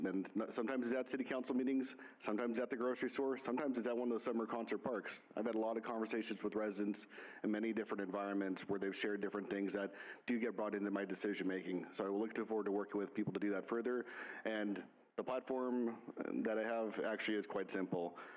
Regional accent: Grover Beach, California, United States; I'm born and raised in Grover Beach. I've graduated from Grover High School.

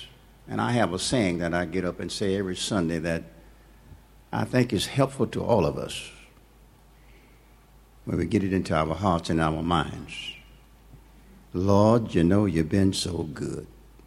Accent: Atascadero, California, United States; everywhere I go, I can stand boldly and say that I am from Atascadero, California.

